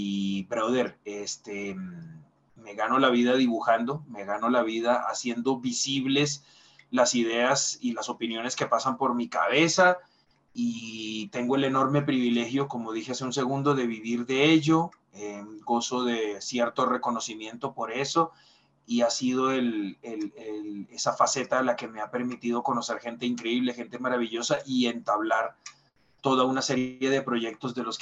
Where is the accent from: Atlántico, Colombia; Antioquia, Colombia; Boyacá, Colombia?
Atlántico, Colombia; Barranquilla; como por conocimiento de causa y como barranquillero que soy, esa parte de la canción es falsa